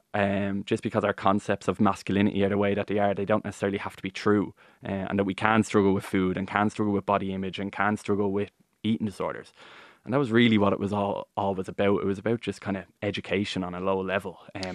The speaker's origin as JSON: {"language": "English", "country": "Ireland", "said": "we don't, as Irish people, like, go to the in-betweens."}